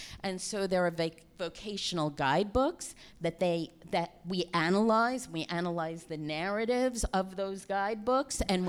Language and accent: English; Brooklyn, New York, United States; I'm a mutt from Brooklyn.